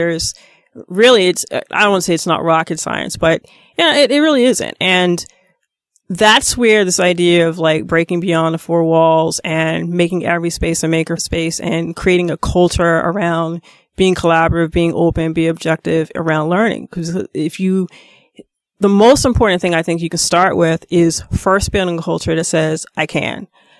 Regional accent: New York, United States; I'm a New Yorker, right? So I commute by bus and train. I live in Queens.

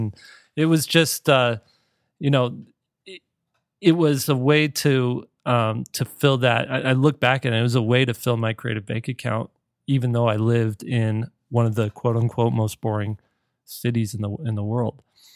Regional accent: Mesa, Arizona, United States; I grew up in Mesa, Arizona, which at one point Forbes had it on its list of top 10 boring places to live in the United States.

